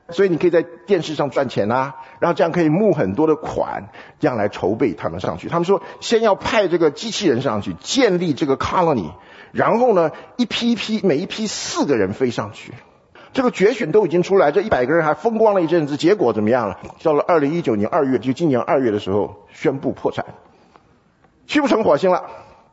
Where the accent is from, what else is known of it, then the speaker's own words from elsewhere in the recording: Taiwan; 因为我是从台湾来的，忘记跟大家介绍一下。